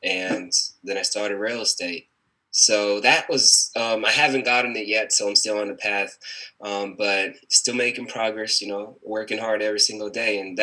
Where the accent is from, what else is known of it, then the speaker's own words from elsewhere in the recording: South Africa; now in United States; and I am from South Africa. I think a lot of people don't know that, but I actually am from South Africa